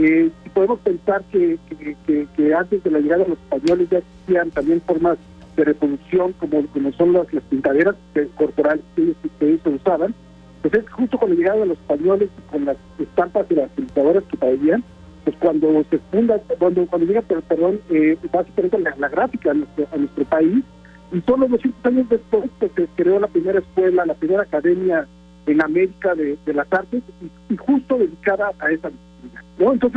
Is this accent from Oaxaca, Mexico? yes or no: yes; Juchitán, Oaxaca, Mexico; yo, que vengo de la comunidad de Cuchitán, ahí en el mismo de Tehuantepec.